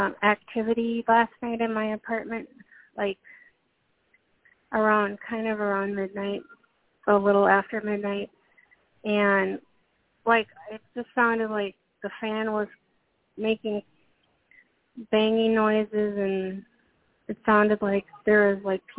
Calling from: Minnesota, United States; From Minnesota.

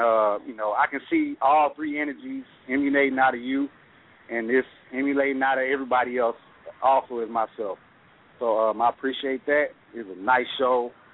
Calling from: Memphis, Tennessee, United States; I'm calling from Memphis, Tennessee. Shout out to everybody in Memphis, Tennessee.

